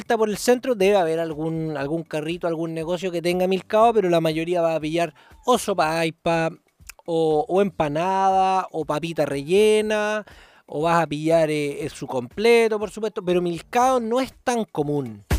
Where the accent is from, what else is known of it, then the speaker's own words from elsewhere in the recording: Puerto Montt, Los Lagos, Chile; born there; ¿Sabéis que yo nací en Puerto Montt? Nací en Puerto Montt. 13 de septiembre del 91.